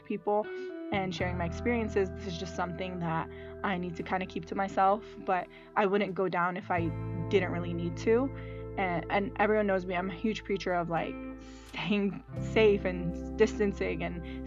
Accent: Lebanon; So a lot of you know I'm from Lebanon, and I'm going for a month

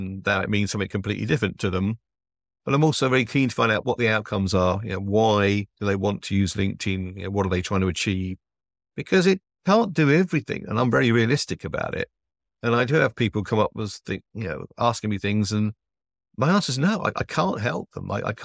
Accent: England, United Kingdom; accent: English; apparently you do really like the English voice. My accent apparently is a major plus point.

